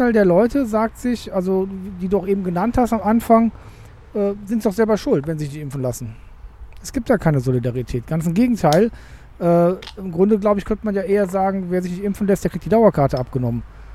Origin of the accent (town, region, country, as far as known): Cologne, North Rhine-Westphalia, Germany